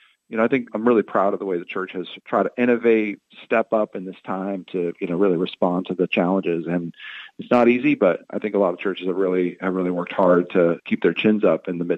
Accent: Phoenix, Arizona, United States; I grew up in Phoenix, Arizona. I love the West, feel like it's home.

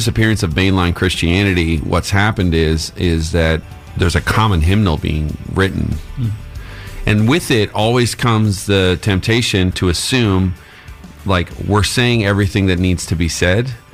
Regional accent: Canada; especially for me growing up in Canada. Hockey's like it's all we have

